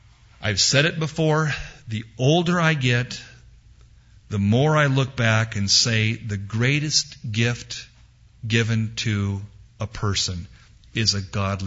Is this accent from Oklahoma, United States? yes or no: no; California, United States; also born or lived in Portland, Oregon; I was born in Portland. And I lived there till I was about 3 and then grew up in California.